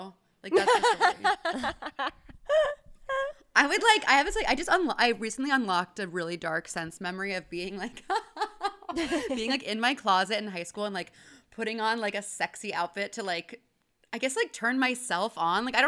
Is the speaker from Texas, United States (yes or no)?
yes; Houston, Texas, United States; I grew up in Houston, Texas.